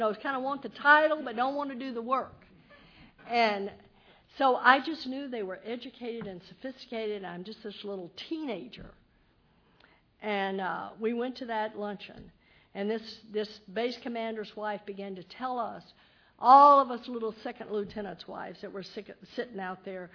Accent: Texas, United States; I'm a hick from Texas.

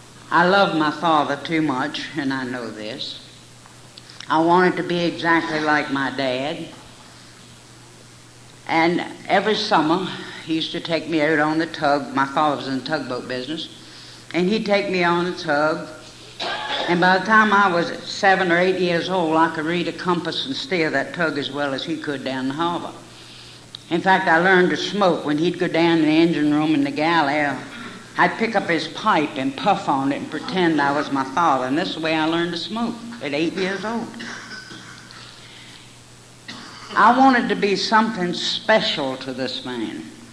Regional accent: Virginia, United States; I was born and raised in Virginia.

